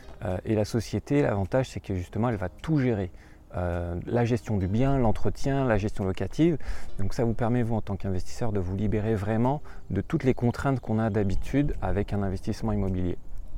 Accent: France; now in New Zealand; Ceci étant, en tant que Français, qu'étranger, ici, on peut acheter des parts

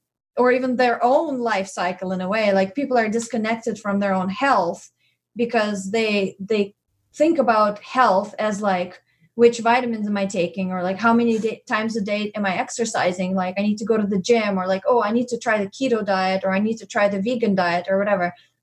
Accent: Russia; I grew up in Russia in the 80s when things were really bad, like the government was collapsing and there was no food in stores.

